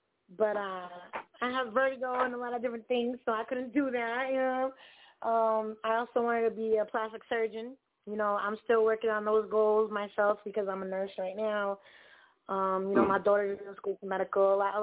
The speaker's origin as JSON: {"language": "English", "town": "Worcester", "region": "Massachusetts", "country": "United States", "tie": "born or raised there", "said": "So, you know, that's where I was born. That's my hometown. So shout out Worcester, Mass."}